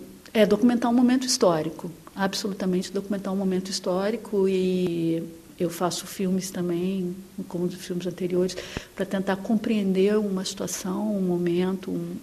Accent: Brazil; como brasileira, como ser social e política, né, que sou, e como brasileira

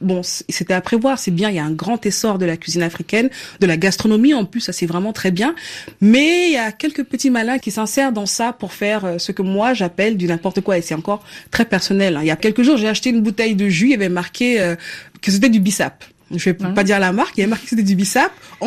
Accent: Abidjan, Côte d’Ivoire; dès mon enfance à Abidjan, dès les années 90, en fait.

